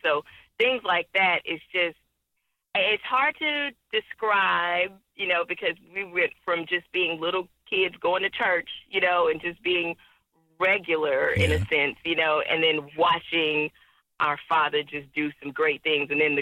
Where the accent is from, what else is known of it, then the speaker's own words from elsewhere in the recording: Houston, Texas, United States; Honestly, okay, I'm from Texas and I love being a Texas Texan.